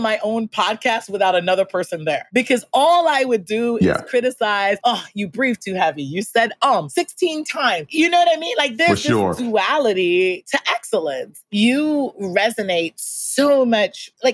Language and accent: English; New York, United States; Yo, I'm from New York.